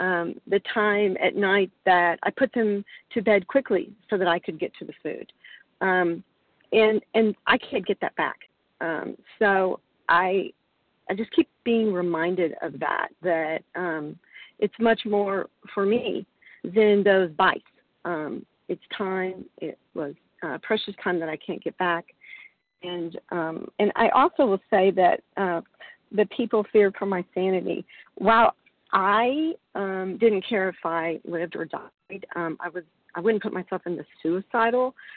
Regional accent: Michigan, United States; I'm from Northern Michigan, and I pass.

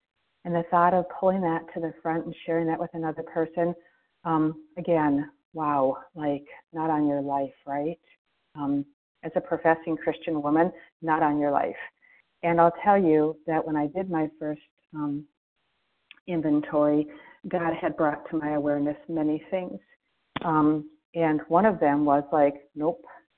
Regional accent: Florida, United States; Yes, I am from Florida.

